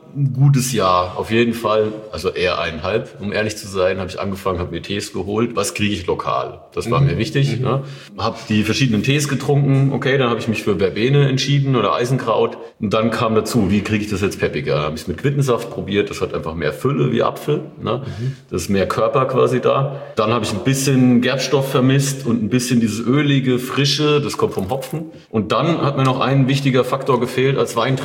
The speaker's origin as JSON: {"language": "German", "region": "Odenwald", "country": "Germany", "tie": "born there", "said": "weil ich ja eigentlich auch gebürtiger Odenwälder bin. Und da gibt es halt irgendwie wesentlich mehr Streuobstwiesen als Reben."}